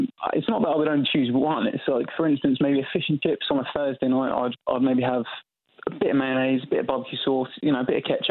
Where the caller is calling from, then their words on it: Portsmouth, South East England, United Kingdom; I'm calling from Portsmouth.